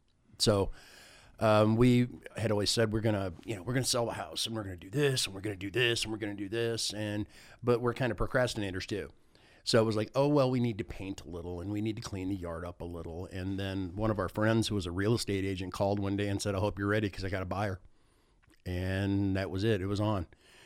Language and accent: English; Flint, Michigan, United States; She grew up in New Orleans. I grew up in Flint, Michigan. We're not city folk.